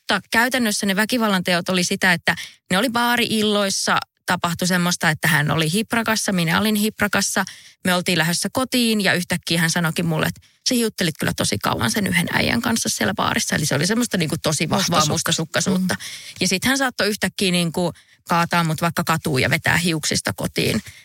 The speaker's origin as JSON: {"language": "Finnish", "region": "North Karelia", "country": "Finland", "tie": "born or raised there", "lives_now": "Helsinki, Finland", "said": "mä oon kotoisin Pohjois-Karjalasta ja mä en kauhean kauan ehtinyt vielä siinä vaiheessa asua Helsingissä."}